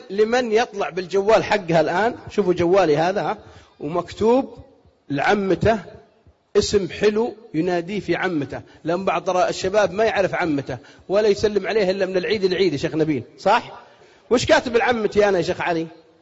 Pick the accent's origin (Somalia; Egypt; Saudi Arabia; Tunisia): Saudi Arabia; قالت الجرايد عندكم بالكويت وعندنا بالسعوديه الجاي مشاكل